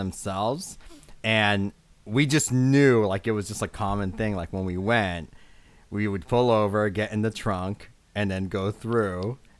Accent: Framingham, Massachusetts, United States; I grew up in Framingham.

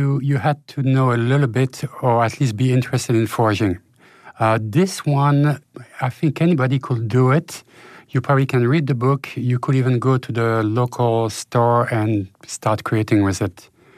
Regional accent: Belgium; You know, I'm from Belgium. We do those crazy beers over there.

